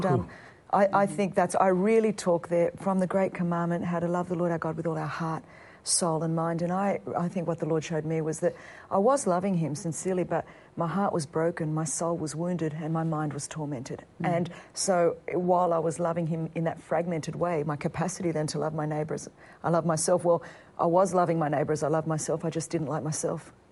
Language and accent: English; Australia; but I'm Australian, we're a little bit tenacious, you know